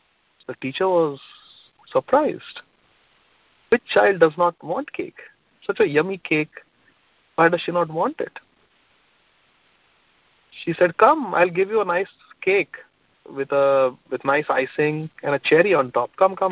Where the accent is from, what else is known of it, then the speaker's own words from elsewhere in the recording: India; So Shyam Sundari went to a Christian school, like many of us did growing up in India. Even I went to a convent school.